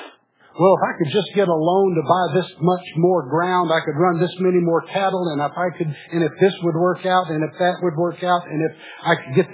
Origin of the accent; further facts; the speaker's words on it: Missouri, United States; I remember growing up in Southeast Missouri when the farmers would book their cotton.